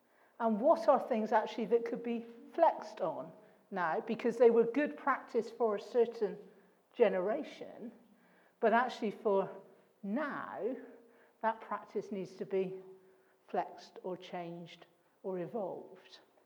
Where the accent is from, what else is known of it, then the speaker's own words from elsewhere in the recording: United Kingdom; because we're British and we don't have much to celebrate